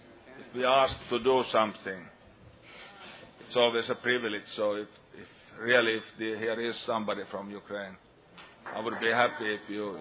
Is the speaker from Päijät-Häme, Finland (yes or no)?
yes; Lahti, Päijät-Häme, Finland; I'm an alcoholic. I come from Lahti, Finland, which is located some 100 kilometers up north from Helsinki.